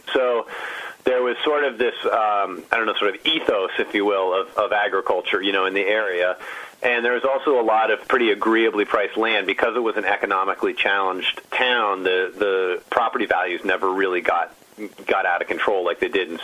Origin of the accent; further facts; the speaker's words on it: Cabot, Vermont, United States; which is a town about 8 miles east of my hometown of Cabot.